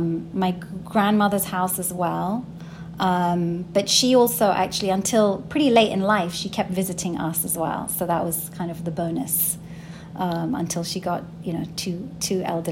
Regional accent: London, United Kingdom; Growing up in London in the 1980s was perhaps not the easiest place to be a brown kid.

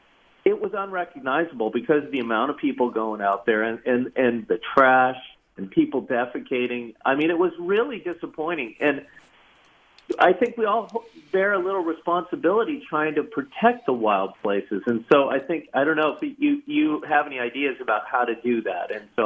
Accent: Marin County, California, United States; I love Marin. I live in the East Bay. I grew up in Marin.

